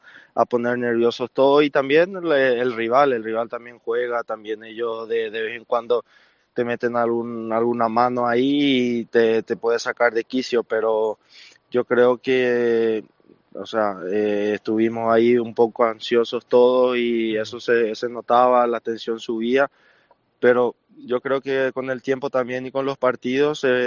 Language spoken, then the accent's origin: Spanish; Paraguay; moved away as an adult; No, vine solo, o sea, cuando vine de Paraguay vine con mi representante, estuvo unos días, Luego ya volví a Paraguay